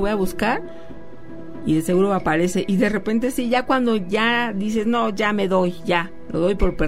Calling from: Michoacán, Mexico; de Michoacán.

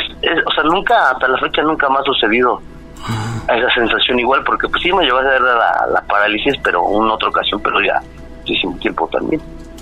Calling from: Tláhuac, Mexico City, Mexico; De la alcaldía de Tláhuac.

